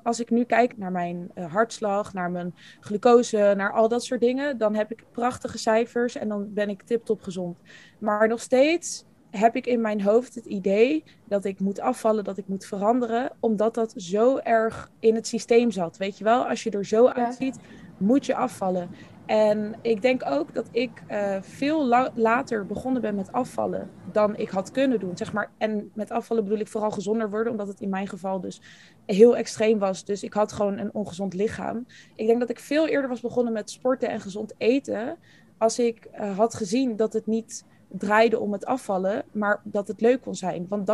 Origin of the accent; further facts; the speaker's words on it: Amsterdam, North Holland, Netherlands; Ik kom uit Amsterdam. Ik ben 22 jaar.